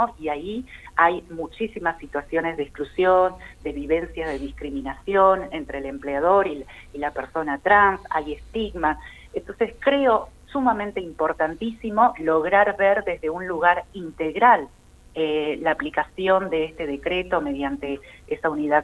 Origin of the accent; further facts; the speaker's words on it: Salta, Argentina; moved away as an adult; now in Buenos Aires, Argentina; cuando me vine de Salta a Buenos Aires